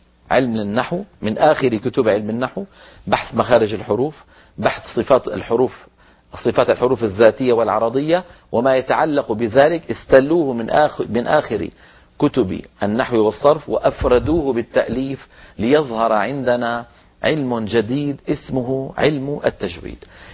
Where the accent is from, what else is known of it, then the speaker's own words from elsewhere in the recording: Hadramaut, Yemen; فمثلا عندنا في حضرموت يقلبون القاف قاف في كلامهم اليومي